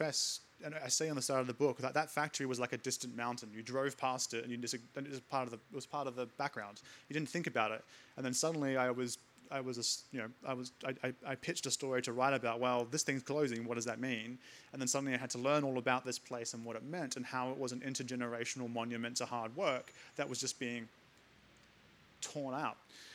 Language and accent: English; Salisbury, South Australia, Australia; I grew up in Salisbury, Elizabeth.